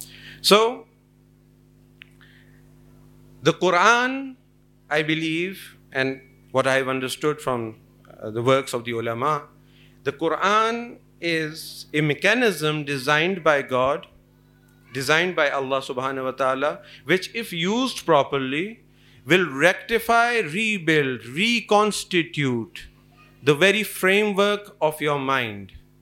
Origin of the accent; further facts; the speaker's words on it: Pakistan; because I'm from Pakistan, whenever we talk about Pakistan, oh, Pakistanis are, you know, this and that.